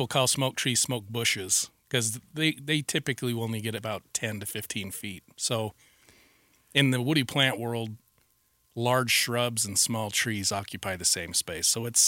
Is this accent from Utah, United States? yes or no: yes; Utah, United States; You're very welcome. It's definitely snowy up where I'm from.